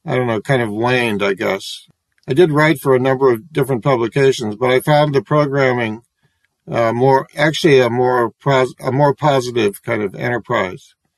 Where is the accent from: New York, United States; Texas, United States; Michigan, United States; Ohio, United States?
Ohio, United States; Canton; I ended up at the Stark County District Library in my hometown of Canton, Ohio.